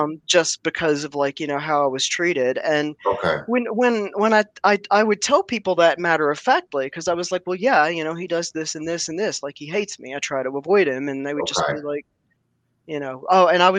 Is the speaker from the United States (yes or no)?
yes; Southeast, United States; And I grew up in the Southeast.